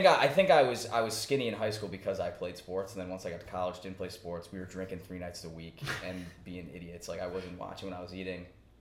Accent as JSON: {"language": "English", "town": "Buffalo", "region": "New York", "country": "United States", "said": "I'm from Buffalo, New York, originally. But I ended up going to college in Cleveland at John Carroll with Joe."}